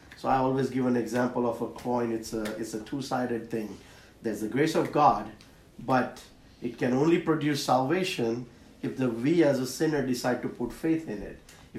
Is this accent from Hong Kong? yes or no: no; India; when I was growing up in India, as some of you were